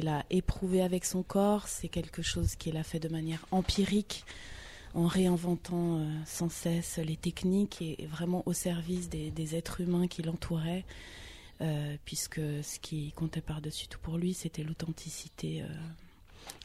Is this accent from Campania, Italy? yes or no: yes; Campania, Italy; Je suis originaire du sud de l'Italie, près de Naples.